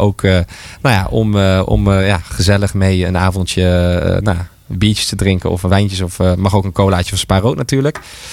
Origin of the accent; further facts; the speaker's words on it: Deventer, Overijssel, Netherlands; Omdat ik natuurlijk als Deventenaar heel graag niet alleen bij